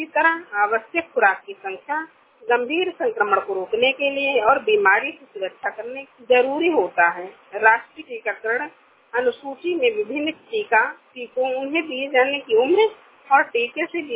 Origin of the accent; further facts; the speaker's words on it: Uttar Pradesh, India; मैं बस्ती जिले से हूँ। मेरा उम्र 20 साल है।